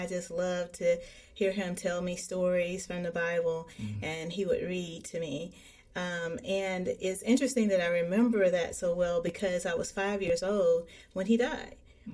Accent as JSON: {"language": "English", "town": "Birmingham", "region": "Alabama", "country": "United States", "tie": "born there", "said": "I was born in Birmingham, Alabama, and I'm a fourth-generation Baptist."}